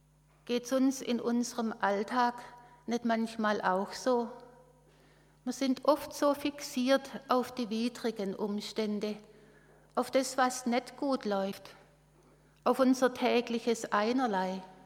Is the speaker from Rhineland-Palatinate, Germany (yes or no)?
no; Stuttgart, Baden-Württemberg, Germany; Von Stuttgart, wo ich aufgewachsen bin, kannte ich diese Blume gar nicht.